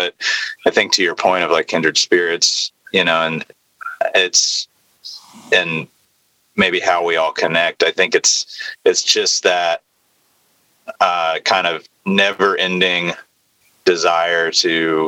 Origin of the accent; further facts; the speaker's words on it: Nashville, Tennessee, United States; That was a big thing, I think, for all of us growing up in Nashville